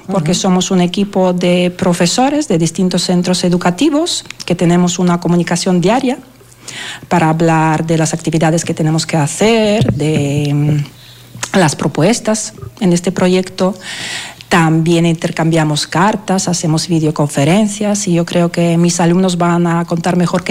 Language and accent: Spanish; Belarus; now in Estepa, Spain; Yo soy de Bielorrusia.